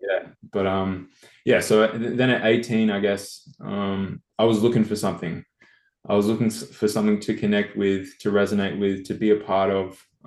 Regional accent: Adelaide, South Australia, Australia; So to start, I guess I grew up in Adelaide, spent most of my early life in Adelaide until I was 18 and went to college.

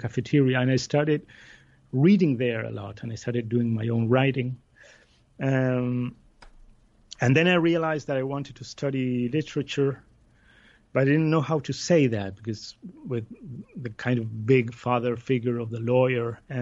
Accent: Buenos Aires, Argentina; I grew up in Buenos Aires in Argentina. I went to an English school, so this funny accent I have belongs to that.

